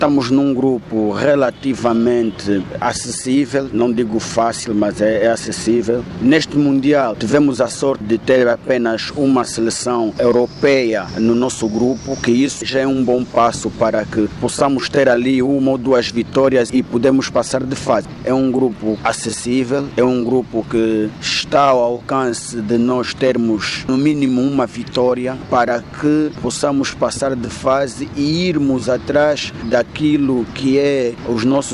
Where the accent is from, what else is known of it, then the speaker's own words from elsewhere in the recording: Angola; expectativas são altas, porque sou angolano, claro, né